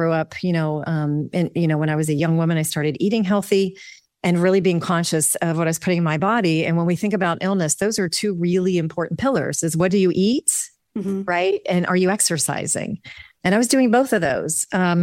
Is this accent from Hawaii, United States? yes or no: no; Dayton, Ohio, United States; And I grew up in Dayton, Ohio, and I was a tomboy.